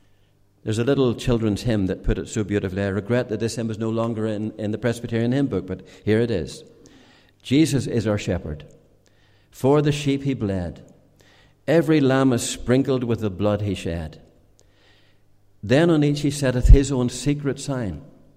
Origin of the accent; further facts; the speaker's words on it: Northern Ireland, United Kingdom; I come from County Antrim, and near to where I live, there's a lot of hill sheep farming.